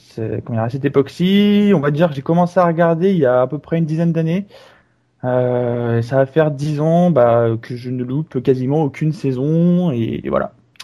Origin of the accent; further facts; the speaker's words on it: Valenciennes, Hauts-de-France, France; je suis d'origine de Valenciennes, si tu vois où c'est.